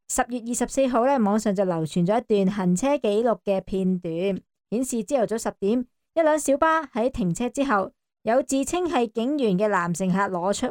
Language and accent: Cantonese; Hong Kong; 我们香港人